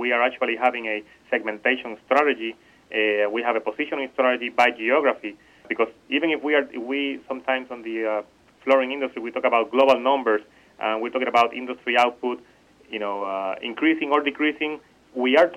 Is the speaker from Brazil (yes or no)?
no; Puerto Rico; in my home country in Puerto Rico.